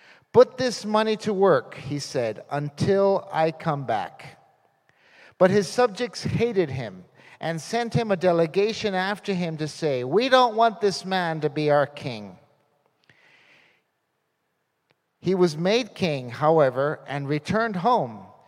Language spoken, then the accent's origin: English; Costa Rica; possibly I grew up in Costa Rica, and maybe Costa Rican companies don't do that very much